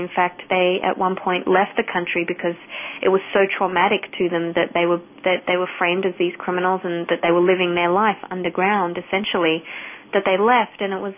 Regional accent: Sydney, New South Wales, Australia; moved away as an adult; also born or lived in India; now in United States; then my parents were immigrants to Australia when I was little. So I was born in India, and I grew up in Sydney. And so the accent that you're hearing is not from Boston.

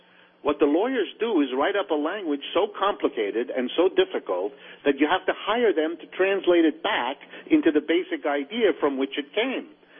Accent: Youngstown, Ohio, United States; including my hometown of Youngstown, Ohio, which has been suffering for decades.

